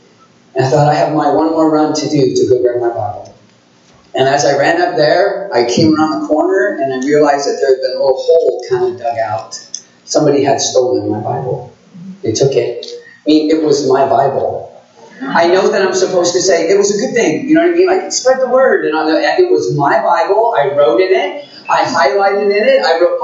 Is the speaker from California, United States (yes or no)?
yes; California, United States; When I grew up, I grew up in California, where I actually went to school in Southern California.